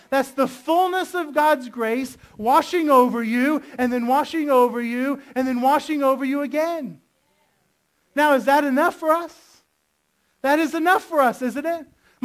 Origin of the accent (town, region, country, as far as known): Florida, United States